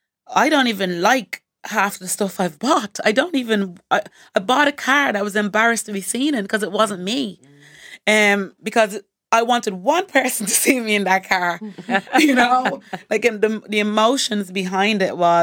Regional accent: Montserrat; and I'm from the Caribbean, Montserrat in the Caribbean, and I have family in the UK and Ireland.

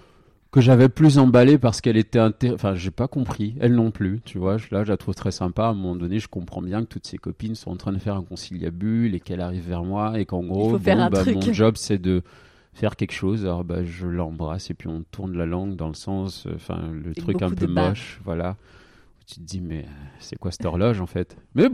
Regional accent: Île-de-France, France; also born or lived in Central Africa; Le lycée, je l'ai fait en région parisienne.

